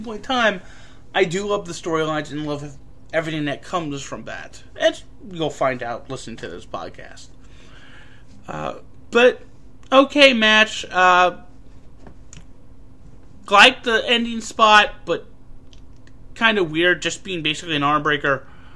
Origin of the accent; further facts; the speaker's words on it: the South, United States; now in New Jersey, United States; I'm formerly from the South. I know how they think. There's a reason I'm glad to be in New Jersey, to an extent.